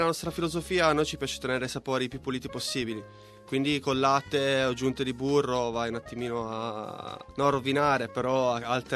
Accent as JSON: {"language": "Italian", "region": "Piedmont", "country": "Italy", "tie": "born or raised there", "said": "Io sono di parte perché sono cresciuto in Piemonte"}